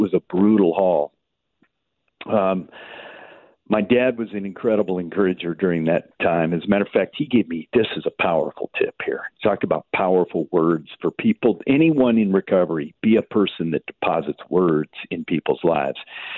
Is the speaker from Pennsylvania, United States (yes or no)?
no; Homer, Alaska, United States; born there; Well, you know, I was born in Homer, Alaska